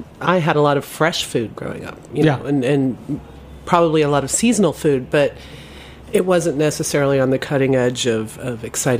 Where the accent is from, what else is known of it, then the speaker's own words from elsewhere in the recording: Scranton, Pennsylvania, United States; I grew up outside of Scranton, Pennsylvania.